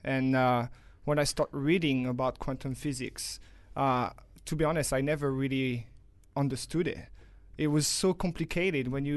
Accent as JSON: {"language": "English", "country": "France", "second_language": "English", "said": "because I'm from France, so English is not my native language."}